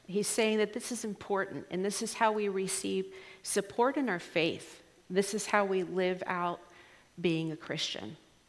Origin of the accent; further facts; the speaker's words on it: Pittsburgh, Pennsylvania, United States; born there; Now, I was born here in the U.S. I was born actually in Pennsylvania. I always say my dad, my dad was in seminary in Pittsburgh, so I always say I was just born in seminary, because I kind of was.